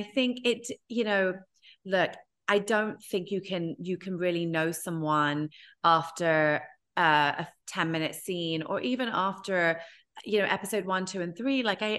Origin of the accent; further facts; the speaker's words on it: United Kingdom; I'm very British in that way.